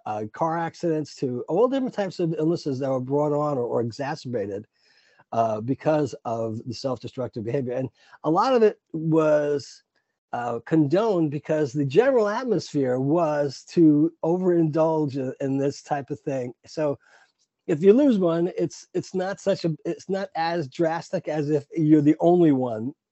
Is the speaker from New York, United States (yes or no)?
yes; New York, United States; She always mentioned the town that we grew up in Long Island.